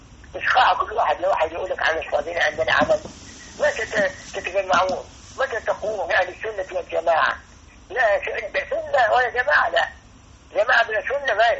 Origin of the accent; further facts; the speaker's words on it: Egypt; عندنا في مصر ليبرالي و مسلم ليبرالي كما يقول